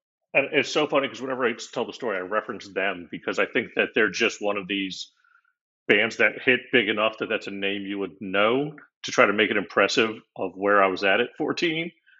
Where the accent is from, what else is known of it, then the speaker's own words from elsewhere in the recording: Florida, United States; born there; I was conceived in Delaware, but I was born in Florida.